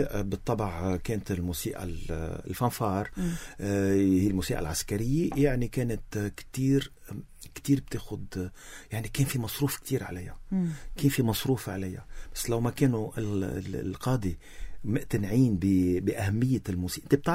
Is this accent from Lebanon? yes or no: yes; Lebanon; أنا لبناني بفتخر بلبنانيتي